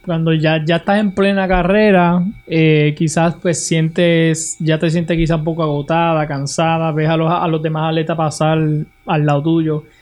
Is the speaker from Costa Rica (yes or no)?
no; Utuado, Puerto Rico; una joven de mi pueblo de Utuado